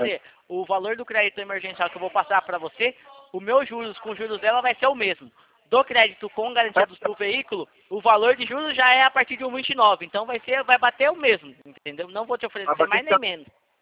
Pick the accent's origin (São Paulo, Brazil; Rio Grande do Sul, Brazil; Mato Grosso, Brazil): São Paulo, Brazil; Itatiba; Eu sou de Itatiba.